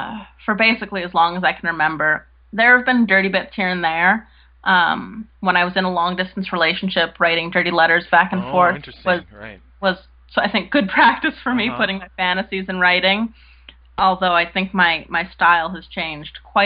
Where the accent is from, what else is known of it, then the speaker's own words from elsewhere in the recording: Los Angeles, California, United States; also born or lived in Santa Cruz; now in Portland, United States; Well, I was actually born in Hollywood, California.